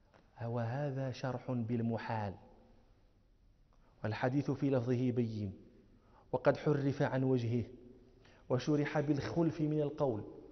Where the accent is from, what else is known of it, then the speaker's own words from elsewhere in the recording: Morocco; احنا عندنا في المغرب الباكور